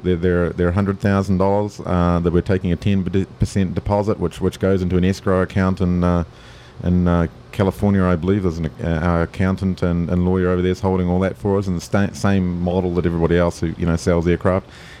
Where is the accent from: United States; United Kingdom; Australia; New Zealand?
New Zealand; And we're from New Zealand. We don't get the New York Times.